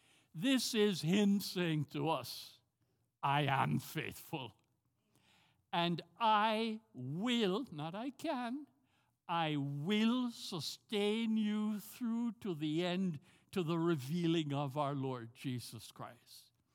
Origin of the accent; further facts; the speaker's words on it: Jamaica; now in Tampa, United States; if you think I have a strange accent, I'm from Jamaica.